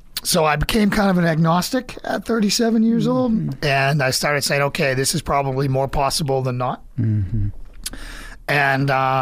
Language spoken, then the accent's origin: English; Boston, Massachusetts, United States; I was raised secular in the Northeast in Boston, where evolution is taught as fact, and anybody who thinks otherwise is crazy.